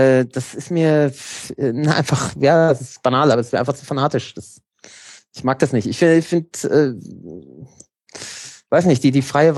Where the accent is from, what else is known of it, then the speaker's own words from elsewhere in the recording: Bavaria, Germany; wir sind hier im Dunstkreis von Frankfurt aufgewachsen, obwohl ich natürlich auf der anderen Seite der bayerisch-hessischen Grenze